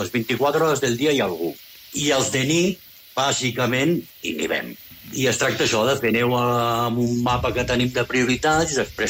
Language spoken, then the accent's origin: Catalan; Barcelona, Catalonia, Spain; moved away as an adult; now in Cerdanya, Spain; Sí, jo soc de Barna. Jo em vaig criar a Barna. I amb 24, 25 anys, em va sortir l'oportunitat de vindre aquí a treballar.